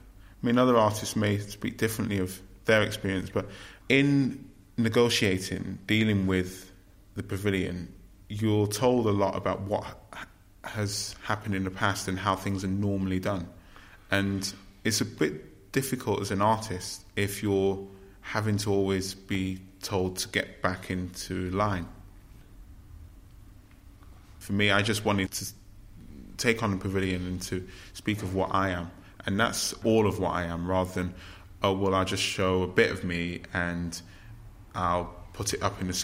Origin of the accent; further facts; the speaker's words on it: United Kingdom; of African heritage, but born and raised in Britain. You know, growing up in the 70s and 80s